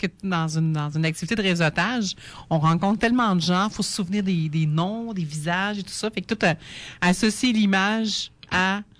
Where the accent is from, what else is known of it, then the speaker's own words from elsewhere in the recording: Sept-Îles, Quebec, Canada; On vient toutes les deux de Sept-Îles.